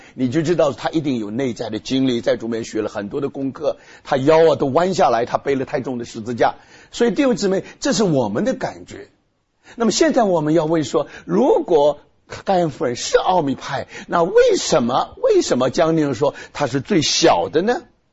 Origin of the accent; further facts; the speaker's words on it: Taiwan; now in United States; 那我刚刚到美国的时候，那因为我在台湾长大